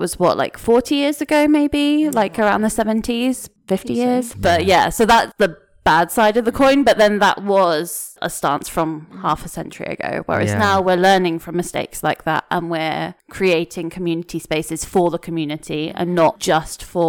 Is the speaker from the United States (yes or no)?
no; Bournemouth, South West England, United Kingdom; if you were walking down the same street in my hometown in Bournemouth